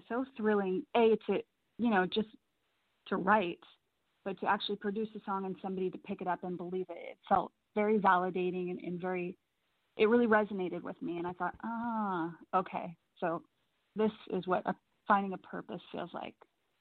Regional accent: San Diego, California, United States; now in Los Angeles, United States; I was born in Long Beach, raised in San Diego, and I'm currently living in Los Angeles. But I'm a Southern California girl through and through.

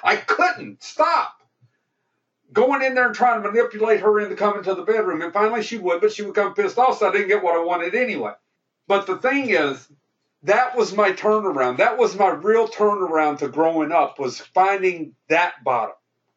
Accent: Kentucky, United States; accent: Kentucky; I've had an accent my whole life. I'm from Kentucky. Of course I got an accent.

